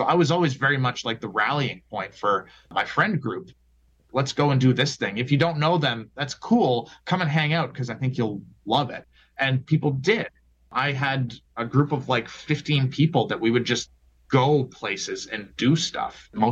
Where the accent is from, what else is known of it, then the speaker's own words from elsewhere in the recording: Oakville, Ontario, Canada; I grew up in Oakville, so Southern Ontario, the hardcore scene, things like that.